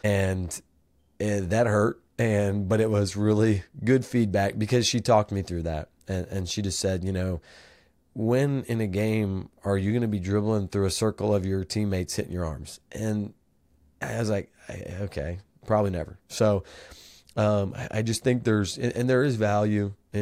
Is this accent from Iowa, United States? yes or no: no; Indiana, United States; Growing up in Indiana